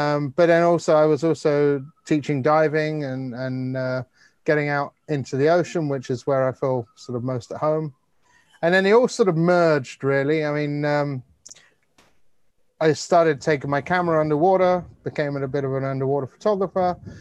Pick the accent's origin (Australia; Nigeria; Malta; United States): Malta; also born or lived in Cyprus / United Kingdom; now in Hong Kong; So I've been in Hong Kong over about 30 years now. I originally came here from the UK, although I spent most of my childhood in the Mediterranean, growing up in Malta and Cyprus.